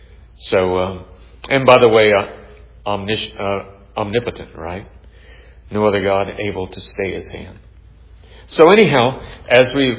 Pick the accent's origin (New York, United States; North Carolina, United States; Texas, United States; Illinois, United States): Texas, United States; San Antonio; Remember, I grew up in San Antonio, Texas, you know, where Roman Catholicism was more of the breed.